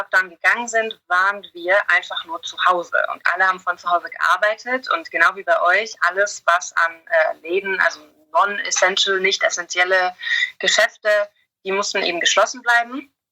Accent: Germany; now in England

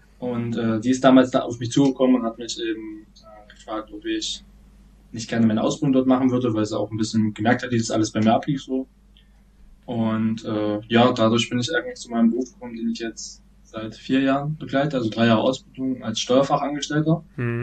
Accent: Nebra, Saxony-Anhalt, Germany; ich bin in Nebra zur Schule gegangen und dann bin ich aufs Burgenland-Gymnasium, hatte glaube ich auch nicht auch so gesagt, gewechselt in Laucha

